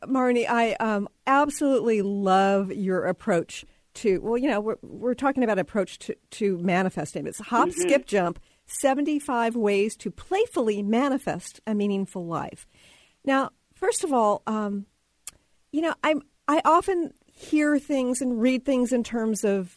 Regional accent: Fort Worth, Texas, United States; I'm from Fort Worth originally, so, you know, we're kind of like in that same vibe.

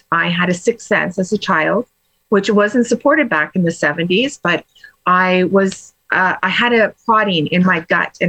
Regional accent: Ukraine; I'm Ukraine, and I am passionate about what's going on right now in the world

